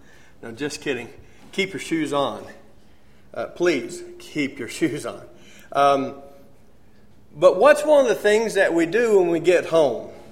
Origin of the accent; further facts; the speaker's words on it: Dallas, Texas, United States; We're from the Dallas area